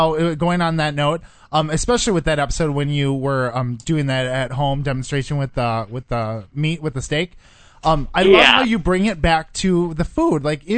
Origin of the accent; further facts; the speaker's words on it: Wisconsin, United States; I'm from Wisconsin. I love cheese so much.